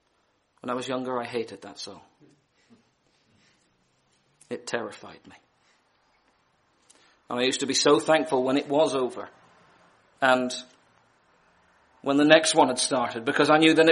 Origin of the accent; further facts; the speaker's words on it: Belfast, Northern Ireland, United Kingdom; I come from Belfast, for anyone who doesn't know, in Northern Ireland.